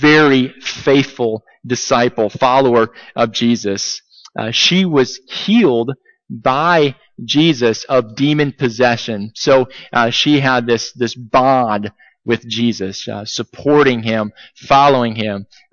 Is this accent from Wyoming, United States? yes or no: no; Ohio, United States; I grew up in Ohio. I have to admit, I don't get the fascination right now with blue bonnets.